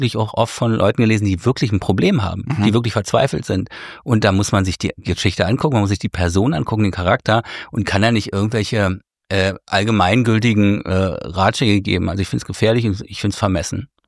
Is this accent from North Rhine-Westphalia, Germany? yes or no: no; Berlin, Germany; Ich bin in Ost-Berlin aufgewachsen. In Berlin-Köpenick war das. Und hab sozusagen die ersten 14 Jahre meines Lebens im Osten gelebt.